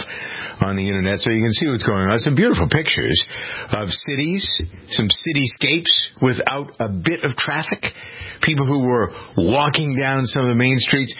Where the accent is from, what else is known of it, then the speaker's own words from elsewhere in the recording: New England, United States; As a kid growing up in New England and knowing all of the radio stations